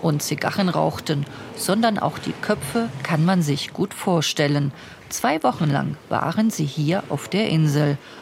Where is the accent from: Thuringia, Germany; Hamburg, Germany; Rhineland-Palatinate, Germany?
Thuringia, Germany; Als geborene Thüringerin und heranwachsende Jugendliche im Kalten Krieg in der DDR